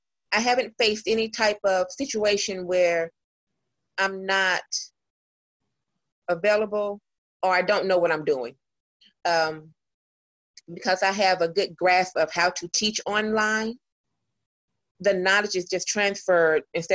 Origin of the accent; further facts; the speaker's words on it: the South, United States; I'm from the South, of course.